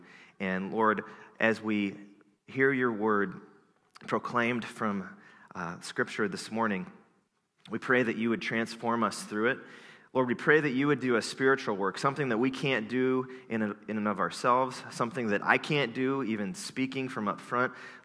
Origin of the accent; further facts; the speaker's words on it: Iowa, United States; I'm from Iowa, so it's not as big of a deal